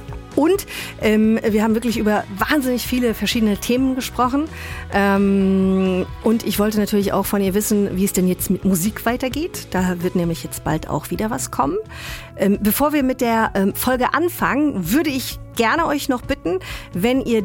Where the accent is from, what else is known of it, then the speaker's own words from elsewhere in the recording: Luxembourg; weil ich bin ja in Luxemburg aufgewachsen.